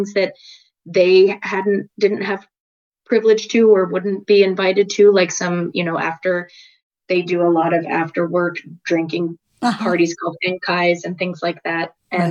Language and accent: English; Philadelphia, Pennsylvania, United States; also born or lived in Connecticut; Well, I was really born and kind of raised for my early life in suburban Philadelphia, but I attended school from the age of 11 until 18 in Connecticut.